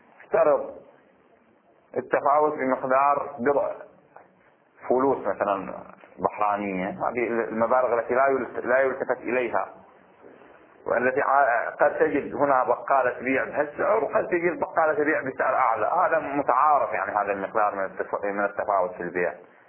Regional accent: Bahrain; الخبز عندنا في البحرين يباع ب20 فلس

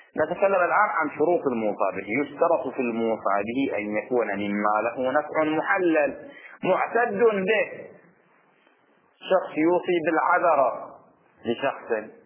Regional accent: Abu Saiba, Bahrain; ودفن في قريتنا قرية أبو صيدا، ولا زال قبره موجود

